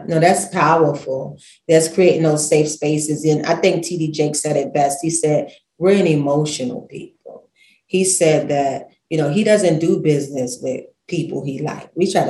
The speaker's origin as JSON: {"language": "English", "town": "New York City", "region": "New York", "country": "United States", "said": "And I got one, so I'm from Brooklyn, real colorful."}